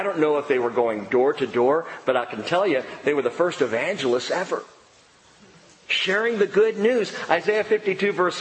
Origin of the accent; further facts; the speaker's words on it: California, United States; See, we were raised in California, and that's what you do.